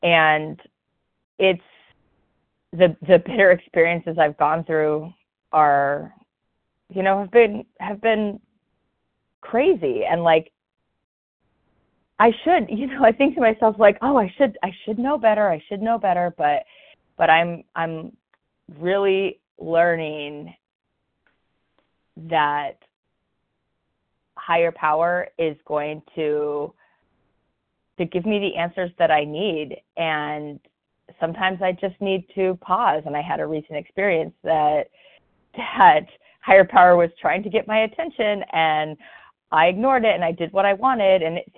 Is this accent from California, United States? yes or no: yes; California, United States; I'm from Southern California.